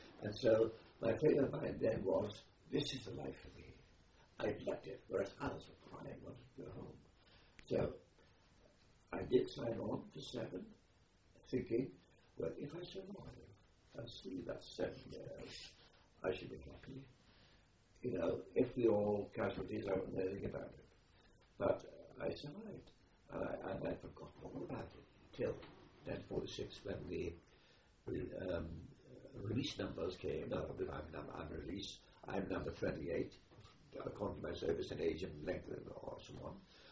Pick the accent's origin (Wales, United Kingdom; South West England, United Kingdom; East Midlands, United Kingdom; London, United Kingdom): Wales, United Kingdom; growing up in the Welsh Valley, you had to be a good fighter, otherwise you wouldn't survive, you know.